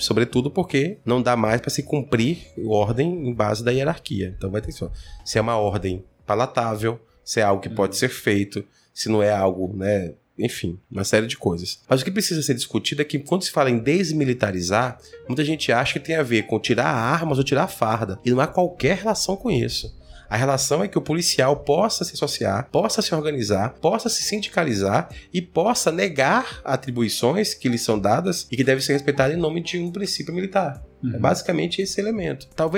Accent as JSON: {"language": "Portuguese", "region": "Goiás", "country": "Brazil", "tie": "born or raised there", "said": "Eu fui criado em Goiás e 1.500 em Goiás não dá pra nada."}